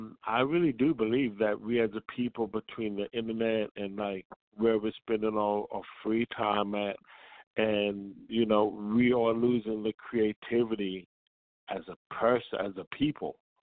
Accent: California, United States; okay, so I'm from the Bay Area

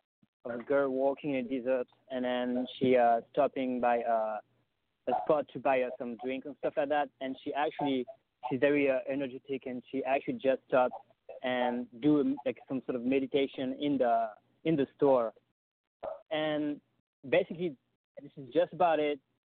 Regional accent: France; English is a second language; moved away as an adult; also born or lived in Berlin, Germany / London, United Kingdom; now in Los Angeles, United States; I'm from France originally. Grew up in France, and I lived 3 years in Berlin, 1 year in London, and here I am now in Los Angeles, California

